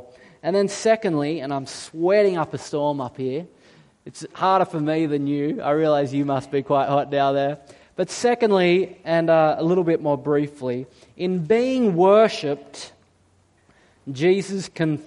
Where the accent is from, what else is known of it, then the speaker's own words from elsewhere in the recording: Australia; See, we're Australian. And we despise authority.